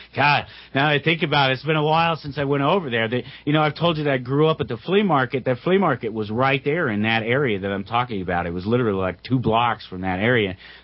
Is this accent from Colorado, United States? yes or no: yes; Commerce City, Colorado, United States; That's where I grew up. I grew up in Commerce City, Colorado. It's an industrial city just north of the city of Denver.